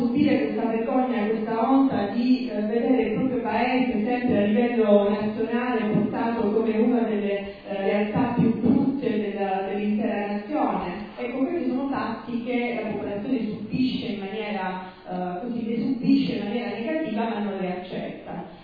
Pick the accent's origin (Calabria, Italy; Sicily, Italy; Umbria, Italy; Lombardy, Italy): Calabria, Italy; Isola di Capo Rizzuto; born there; Sono nata a Capo Rizzuto, vivo a Capo Rizzuto anche se la mia esperienza lavorativa mi portava ogni giorno fuori dal mio paese, però di fatto la mia famiglia vive a Capo Rizzuto, sono figlia di un imprenditore del luogo